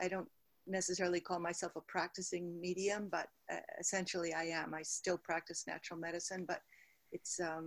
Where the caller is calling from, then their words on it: Berkeley, California, United States; I'm calling from Berkeley, California.